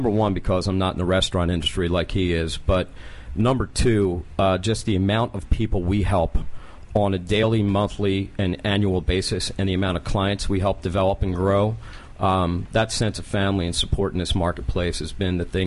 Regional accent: Springfield, Pennsylvania, United States; I grew up outside of Philadelphia, Springfield, Delaware County.

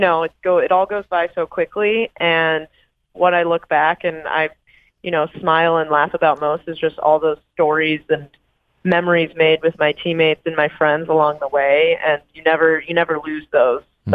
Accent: Maryland, United States; with our gold medals in Maryland, in my hometown, almost pretty much, was just amazing.

